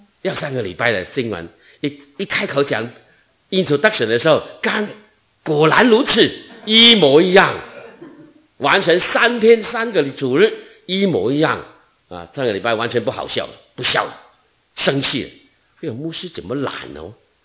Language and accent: Chinese; Guangdong, China; moved away; 我们广东那边说爱人的哦，特别我们广东人更加什么？更加含蓄